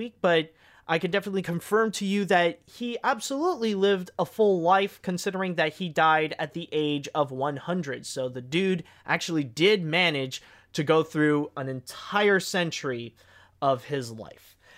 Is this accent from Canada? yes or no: yes; Canada; I'm not a football fan. I'm Canadian. I'm more into hockey.